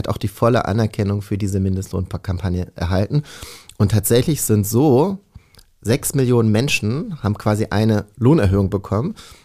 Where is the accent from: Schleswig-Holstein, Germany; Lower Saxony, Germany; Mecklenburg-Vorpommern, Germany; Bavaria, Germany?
Lower Saxony, Germany; Also ich bin ja im Wendland aufgewachsen, das ist die Region rund um Gorleben.